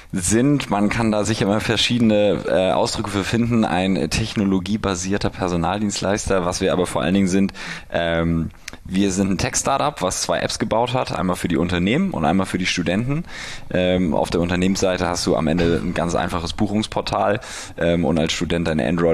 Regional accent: Hamburg, Germany; now in Berlin, Germany; ich komme aus Hamburg, bin 31

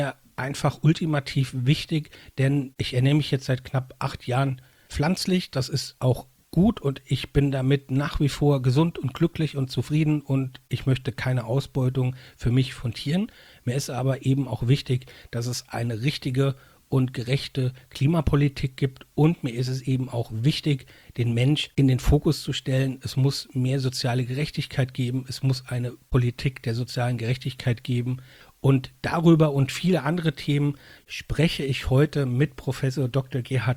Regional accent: Mainz, Rhineland-Palatinate, Germany; ich bin Mainzer mit Herz und Seele

